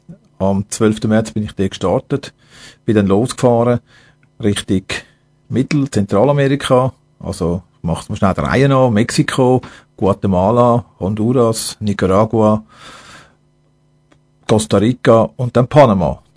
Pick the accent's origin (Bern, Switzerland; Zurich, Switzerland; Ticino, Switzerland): Zurich, Switzerland; Also ich bin ein Zürich-Kind. Kreis 4, da bin ich überhaupt sehr stolz drauf, und ich dir davon schon erklärt habe. 64er Jahrgang, dann dort in die Schule aufgewachsen